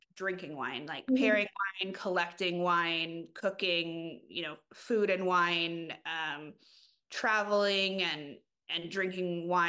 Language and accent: English; Colorado, United States; no, I grew up mostly in Colorado.